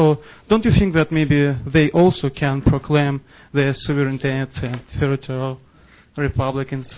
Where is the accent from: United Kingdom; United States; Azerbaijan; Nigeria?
Azerbaijan; English is a second language; I'm from Azerbaijan.